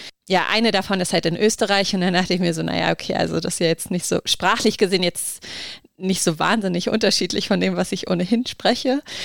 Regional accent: Berlin, Germany; born there; Also ich komme gebürtig aus Berlin.

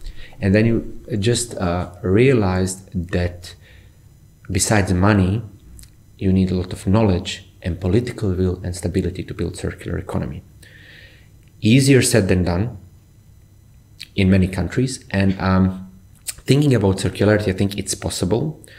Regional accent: Bosnia & Herzegovina; I come from Bosnia. I'm very much connected to my country. I have family there. I go there.

